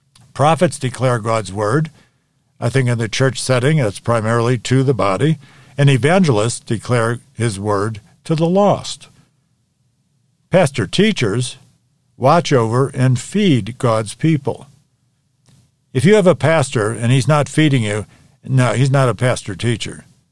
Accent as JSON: {"language": "English", "region": "New England", "country": "United States", "said": "I'm from New England, the northeast part of the United States."}